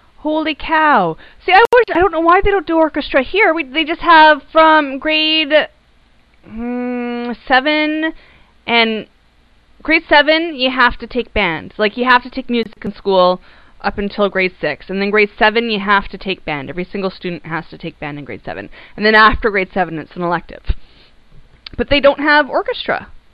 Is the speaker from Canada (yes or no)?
yes; Canada; At least not where I grew up in Kanuckistan land